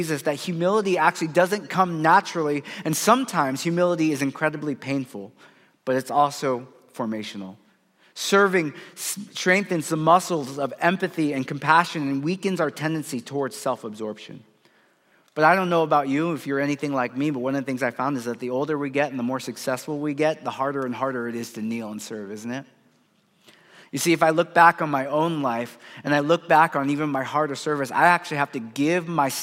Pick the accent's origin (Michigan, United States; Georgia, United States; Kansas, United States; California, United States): California, United States; I know I'm from Silicon Valley, right?